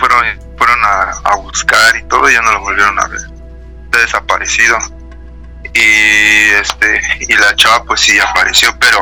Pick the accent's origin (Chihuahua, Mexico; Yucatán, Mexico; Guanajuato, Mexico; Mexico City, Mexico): Mexico City, Mexico; Sí, soy de aquí, de la Ciudad de México, de Reforma